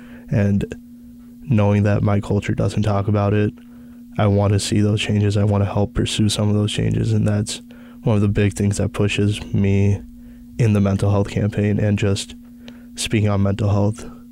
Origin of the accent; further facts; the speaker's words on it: United States; that's me speaking from the perspective as growing up in America. Like, I honestly, if I talk to my cousins who are still in India